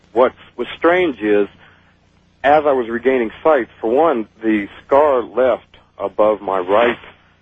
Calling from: Kentucky, United States; I'm from Kentucky.

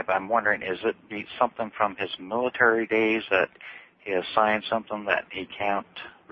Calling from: Seattle, Washington, United States; I'm calling from Seattle. I listen on Como 1000 Talk Radio.

